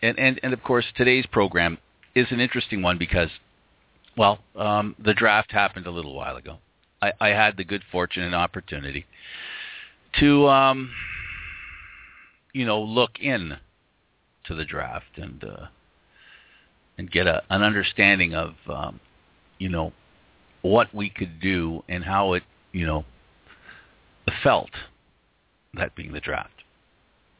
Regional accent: Canada; It's something that we are predetermined, I think, to do as avid Canadian sports fans. And let me underline the Canadian part.

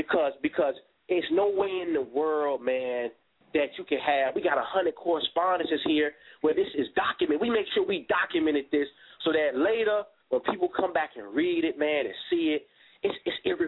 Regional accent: Chicago, Illinois, United States; Now, in the southern part of my state, because I'm from Chicago, down in Cairo

